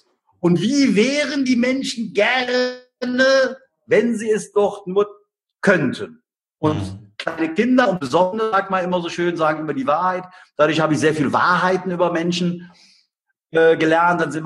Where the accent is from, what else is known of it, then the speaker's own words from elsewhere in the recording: Cologne, North Rhine-Westphalia, Germany; Ich bin ja nun im Rheinland groß geworden, eine echte Kölschjung.